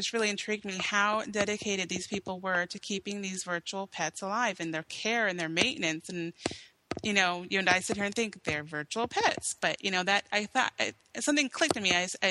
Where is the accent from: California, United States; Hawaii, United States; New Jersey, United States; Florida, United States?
Hawaii, United States; Honolulu; Correct. I'm from Hawaii, raised there. My dad was retired military over there. So basically from Honolulu.